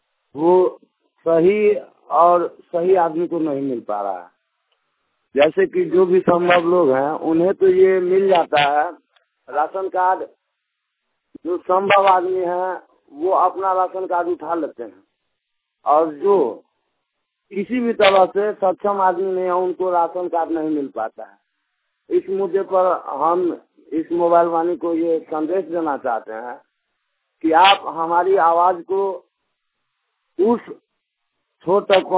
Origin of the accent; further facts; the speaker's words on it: Bihar, India; जिला मधुबनी, प्रखंड कलराही का रहने वाला हूँ।